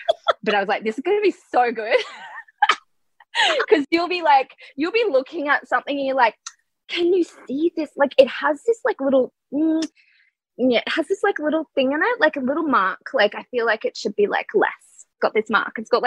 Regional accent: Noosa, Queensland, Australia; And nobody else gets born in, nobody else can say, hey, I was born in Noosa. Very few.

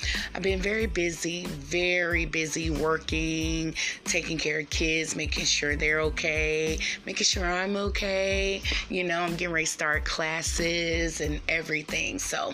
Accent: Raleigh, North Carolina, United States; I'm from Raleigh, North Carolina, and the hometown that, you know, that's my hometown, guys, of course.

